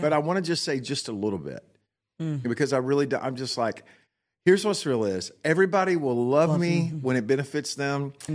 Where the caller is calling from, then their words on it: Fort Worth, Texas, United States; So currently, I'm tuning in from Fort Worth, watching y'all on 100 inches because everything is bigger in Texas.